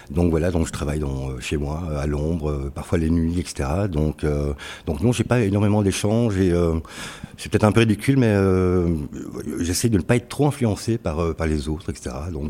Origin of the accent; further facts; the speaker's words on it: Italy; En tant qu'Italien, j'aimerais bien évidemment y exposer.